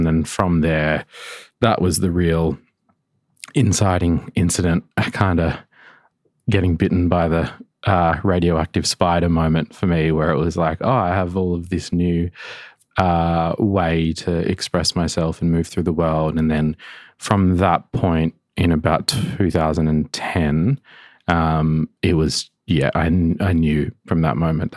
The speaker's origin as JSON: {"language": "English", "region": "Northern Territory", "country": "Australia", "tie": "born or raised there", "said": "growing up in Gopuyak, so in an oral culture, the way that you preserve and share knowledge is language and furthermore song lines."}